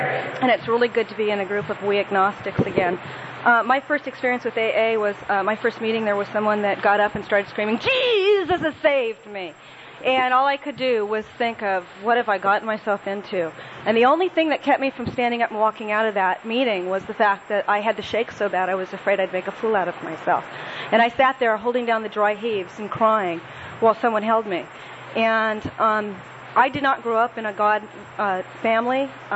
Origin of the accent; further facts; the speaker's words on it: Pasadena, California, United States; I'm from Pasadena, California originally